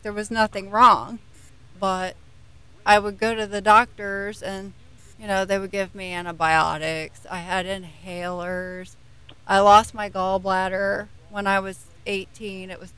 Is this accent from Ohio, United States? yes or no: yes; Ohio, United States; now in Atlanta, United States; because we're originally from Ohio, born in Ohio, moved to Atlanta in 2009